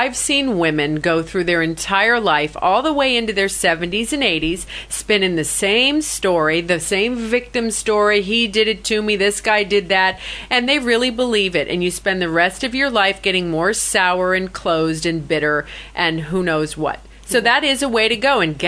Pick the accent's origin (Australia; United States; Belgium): United States; San Francisco, California; But I was born in San Francisco, so I'm a native Californian.